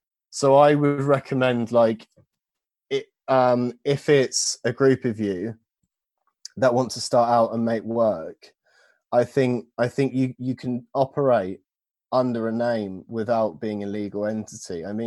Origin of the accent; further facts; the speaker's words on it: Luton, East of England, United Kingdom; So I'm from Luton, and in Luton they used to do an outdoor festival every year